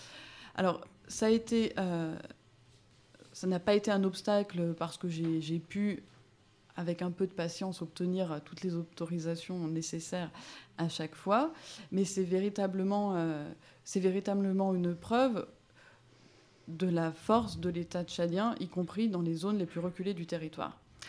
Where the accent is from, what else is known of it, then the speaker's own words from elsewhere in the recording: France; je suis une étrangère, parce que je suis une Française, parce que je suis une blanche.